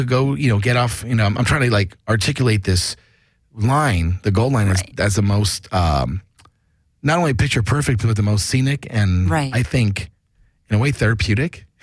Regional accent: Los Angeles, California, United States; I'm from Los Angeles, and growing up in the city, I got to tell you, you know, there used to be days where you could go, oh, let's go after this time because the traffic dies down.

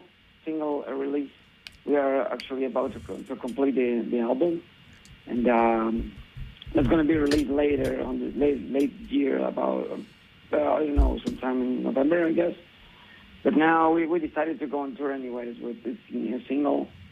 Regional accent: Mexico City, Mexico; now in Germany; Yeah, no! We're from Mexico City.

